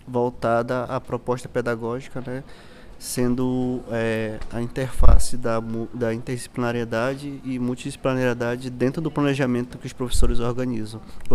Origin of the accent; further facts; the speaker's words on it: Amapá, Brazil; né? Sou da Reserva Extrativista do Rio Cajari